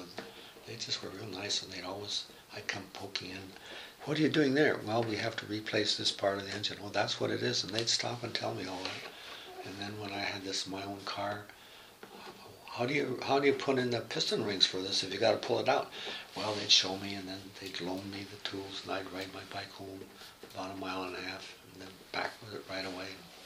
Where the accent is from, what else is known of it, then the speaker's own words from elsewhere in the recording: Oregon, United States; I grew up in Oregon, outside of Portland.